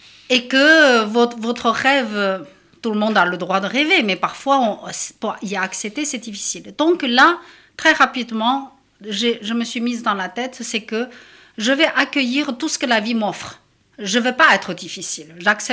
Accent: Chengdu, Sichuan, China; born there; French is a second language; Je suis née à Chengdu. J'ai étudié à 300 km plus loin, dans la ville de Chongqing, une grande métropole qui faisait partie de la province du Sichuan. Alors, après mes études, je suis devenue professeure dans l'école polytech de Chengdu, où j'ai enseigné le français.

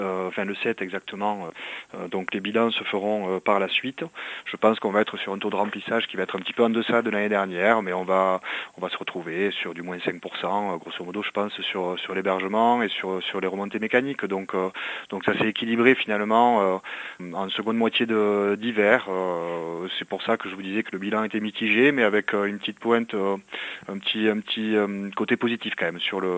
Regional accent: Pyrenees, France; On a un début de saison qui a été un petit peu tardif chez nous en Pyrénées, avec des chutes de neige qui sont venues en abondance au mois de janvier.

